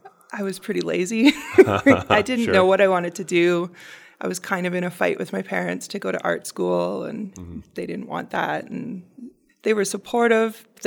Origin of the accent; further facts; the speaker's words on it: Calgary, Alberta, Canada; I'm born and raised in Calgary.